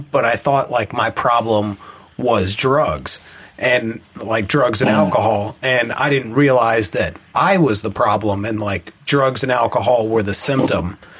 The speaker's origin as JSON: {"language": "English", "region": "Scotland", "country": "United Kingdom", "said": "I'm Scottish. I know how to handle my shit."}